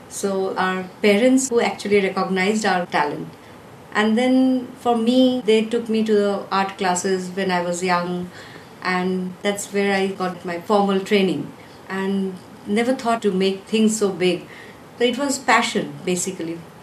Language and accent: English; Kolkata, West Bengal, India; English is a second language; I'm from Kolkata.